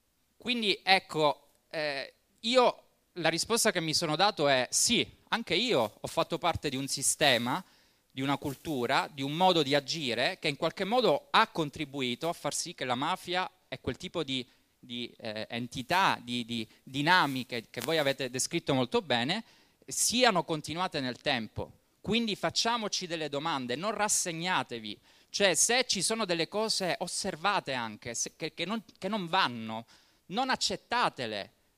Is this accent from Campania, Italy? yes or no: no; Palermo, Sicily, Italy; moved away as an adult; now in Belgium; Sono cresciuto qui a Palermo e poi ho deciso di emigrare un po' come ha fatto lui.